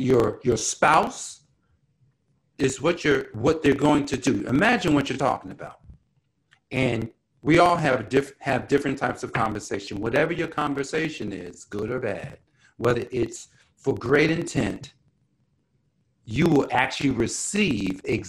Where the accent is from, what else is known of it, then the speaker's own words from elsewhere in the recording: Newark, New Jersey, United States; And I watched her because we grew up in Newark, New Jersey, South 7th Street, Orton Street.